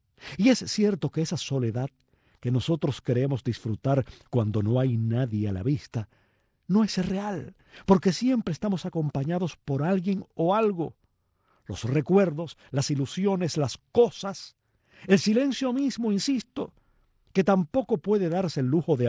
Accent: Cuba; no somos pocos los cubanos que hablamos solos

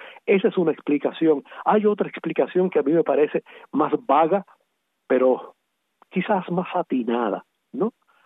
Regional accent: Cuba; si somos cubanos

